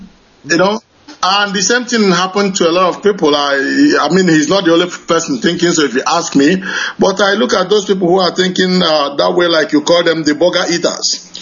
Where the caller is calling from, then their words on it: Dublin, Leinster, Ireland; I'm calling from Dublin, Ireland.